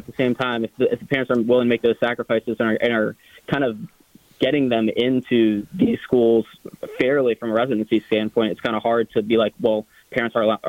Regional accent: Maryland, United States; I mean, I'm from Maryland, so

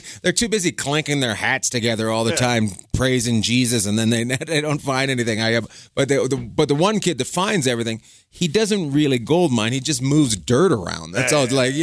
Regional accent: Canada; Because I'm from Canada

